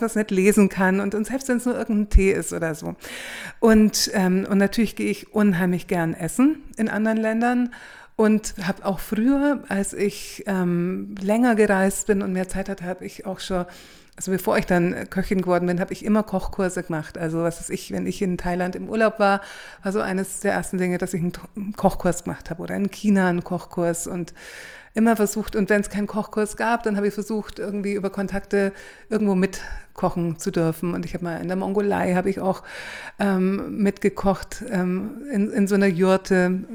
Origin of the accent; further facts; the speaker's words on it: Augsburg, Bavaria, Germany; Ich habe dann doch versucht, in Augsburg, wo ich herkomme, Muscheln zu bekommen